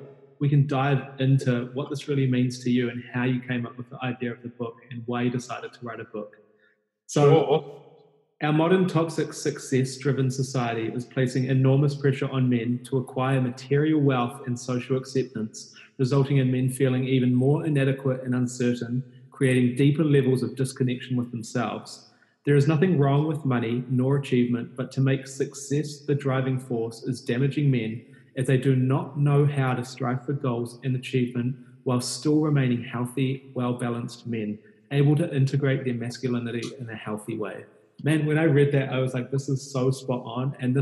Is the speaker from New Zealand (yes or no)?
yes; New Zealand; it's actually pretty funny hearing an Aussie accent because I'm from New Zealand and I haven't heard a lot of it the last like 10 months.